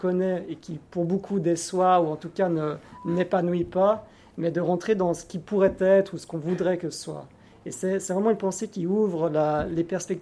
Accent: Geneva, Switzerland; Je continue puisque j'ai ouvert les feux. Mais donc je suis d'ici, de Genève

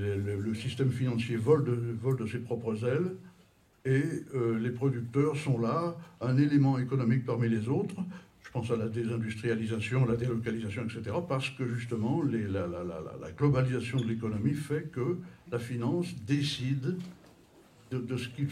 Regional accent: France; en ce qui me concerne, je suis français

